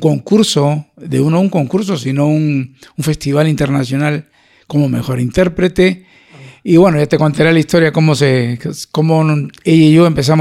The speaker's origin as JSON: {"language": "Spanish", "region": "Lima", "country": "Peru", "tie": "born or raised there", "lives_now": "Spain", "said": "Y yo crecí, nací en Lima y crecí en una familia 100% musical"}